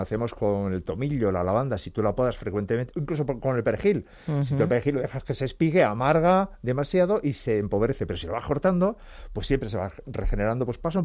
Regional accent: Peraleda de San Román, Extremadura, Spain; Fíjate, yo recuerdo, en mi pueblo, en Extremadura, en Peralada de San Román

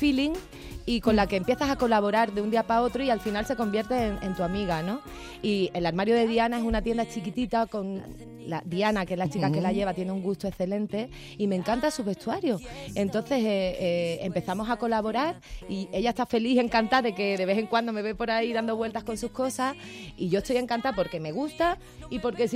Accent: Cádiz, Andalusia, Spain; me siento muy orgullosa de mi tierra, de mi folclore y del arte que hay en Cádiz. ¡Viva Cádiz y viva Andalucía entera!

